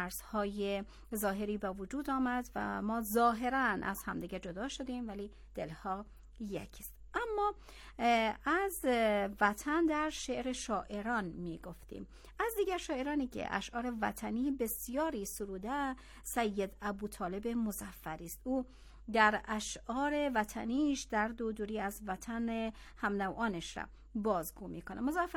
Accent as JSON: {"language": "Persian", "country": "Afghanistan", "said": "من یک افغانستانی هستم،"}